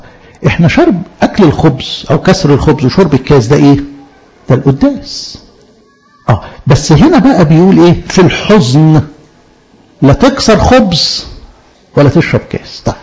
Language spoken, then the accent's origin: Arabic; Egypt; كيهود وكمصريين بحكم ال 400 سنة اللي قعدوهم عندنا في مصر